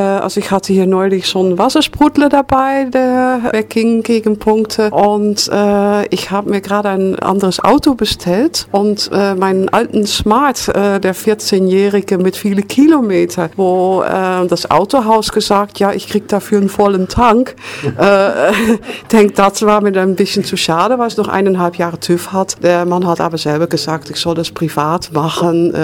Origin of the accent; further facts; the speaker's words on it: Netherlands; German is a second language; now in Germany; Ich biete zwar als Niederländerin biete ich Übersetzungen an, Niederländisch-Deutsch